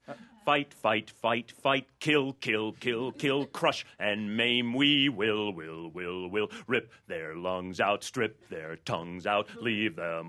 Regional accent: California, United States; Well, I used to follow the Bay Bombers as a kid growing up in the Bay Area, Charlie O'Connell and Joni Wesson.

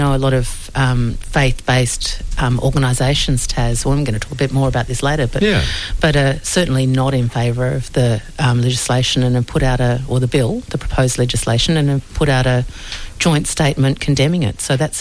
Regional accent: Queensland, Australia; now in Melbourne, Australia; Sort of, I'm a Queenslander and I said to my mum, what's the weather today?

